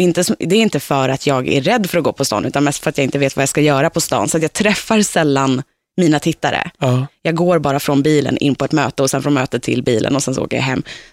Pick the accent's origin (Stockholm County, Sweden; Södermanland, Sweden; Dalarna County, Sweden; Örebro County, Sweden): Stockholm County, Sweden; Nynäshamn; Från Nynäshamn.